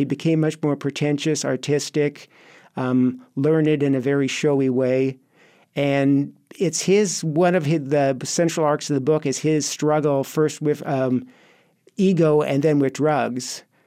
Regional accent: California, United States; No, actually, I grew up in Los Angeles Bay Area. I went to college in Santa Cruz

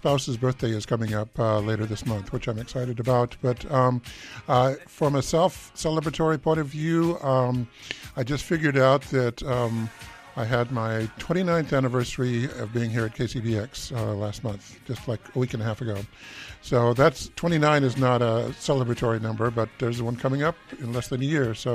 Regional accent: California, United States; I grew up in Orange County, and yes, the grad night at Disneyland was a big thing

